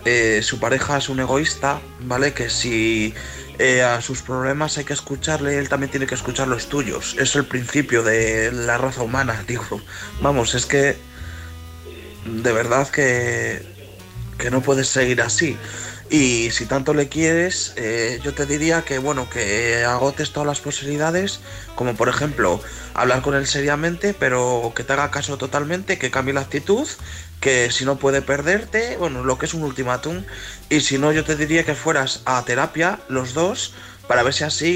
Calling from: León, Castile and León, Spain

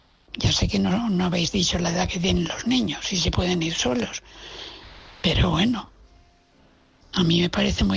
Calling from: Valencia, Valencian Community, Spain; de Valencia.

